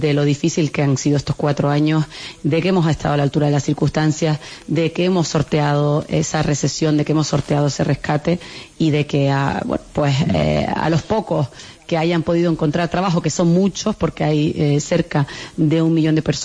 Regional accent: Canary Islands, Spain; Yo me siento muy, muy, muy canaria

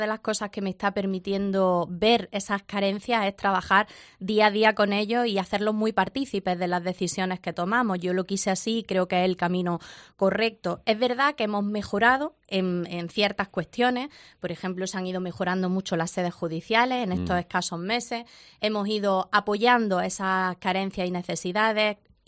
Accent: Jaén, Andalusia, Spain; lo hice muy comprometida con mi tierra, sabiendo que Jaén tenía muchísimas necesidades

